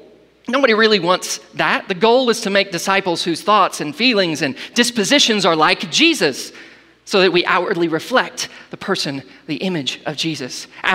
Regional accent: Ardmore, Oklahoma, United States; I remember growing up in Ardmore, Oklahoma. It's a small town

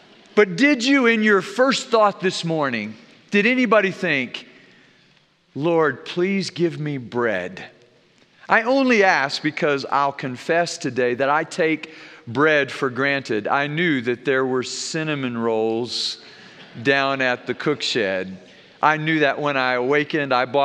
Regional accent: Groß-Gerau, Hesse, Germany; I had the advantage growing up in Germany, living in a little village called Großgerau, to live above a bakery.

